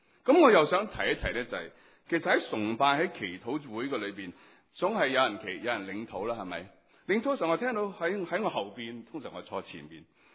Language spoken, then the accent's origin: Cantonese; Hong Kong; 我哋香港人咧系最抵死嘅